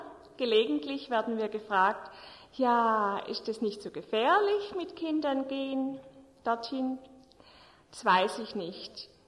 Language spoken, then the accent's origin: German; Baden-Württemberg, Germany; now in Wein, Germany; ich bin aufgewachsen auf der Schwäbischen Alb. Jetzt wohnen wir in Wein, das liegt im Landkreis Biberach.